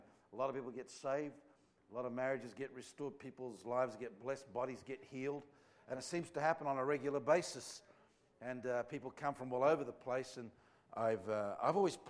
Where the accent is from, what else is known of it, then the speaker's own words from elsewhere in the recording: Australia; Because I'm an Australian.